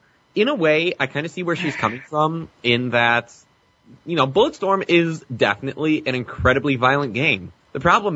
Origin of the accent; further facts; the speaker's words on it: Wisconsin, United States; I'm from Wisconsin, and we're in the middle of a war as it is